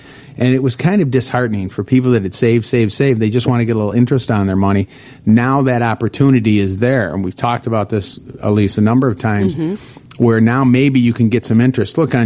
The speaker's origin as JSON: {"language": "English", "region": "Michigan", "country": "United States", "said": "I'm originally from Michigan. So let me just clarify, not the west side."}